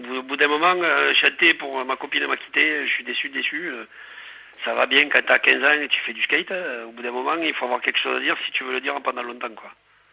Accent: Ireland; French is a second language; now in France; Moi, je suis irlandais et j'ai... Bon, ça s'entend pas, mon accent, hein, mais ça fait longtemps que je suis dans le sud-ouest, maintenant.

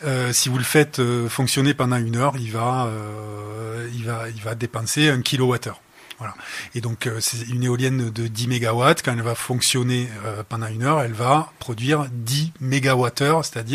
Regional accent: Occitanie, France; Il y a 10 ans, j'ai posé mes valises à Port-la-Nouvelle, donc vous l'entendez à mon accent, je suis pas tout à fait étranger à la région, après avoir bourlinguer un petit peu ailleurs.

